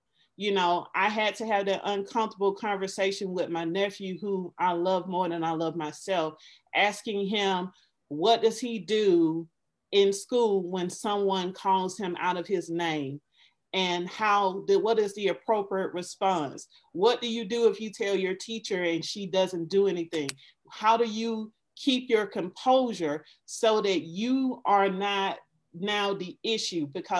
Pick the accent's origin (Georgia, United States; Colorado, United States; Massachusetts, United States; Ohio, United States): Georgia, United States; now in Atlanta, United States; I'm from the East Coast. I live in Metro Atlanta, but I'm from South Georgia.